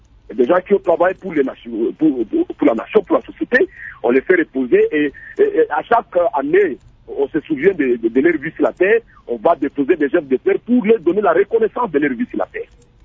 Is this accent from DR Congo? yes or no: yes; DR Congo; chez nous, à l'RDC